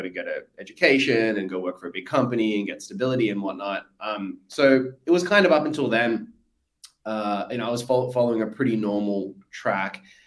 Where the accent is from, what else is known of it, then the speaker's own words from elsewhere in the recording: Australia; now in United States; So I'm from Australia originally. Live in the US now, San Diego, San Francisco, between there.